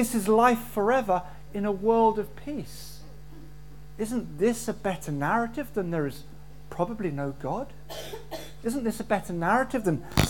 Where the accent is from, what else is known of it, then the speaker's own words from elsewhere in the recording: Ireland; You see, being Irish, we knew of the IRA